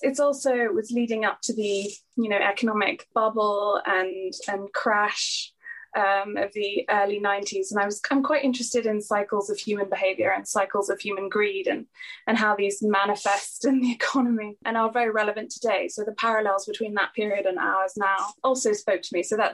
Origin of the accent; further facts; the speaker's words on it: Singapore; I'm from Singapore and, that's where I grew up. My Indian family and my British family have been there for several generations, actually.